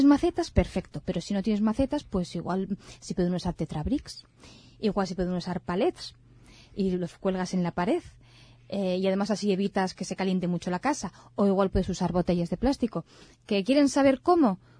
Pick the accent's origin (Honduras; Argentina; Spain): Spain; porque ellos creen que como nosotros, como los españoles, pues con el cariño y el interés y la voluntad, pues no lo va a poner nadie mejor que nosotros